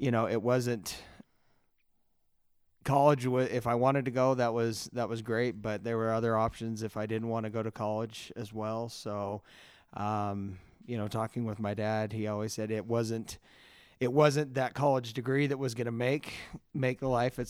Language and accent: English; Utah, United States; being born and raised in Utah, I'm Mormon.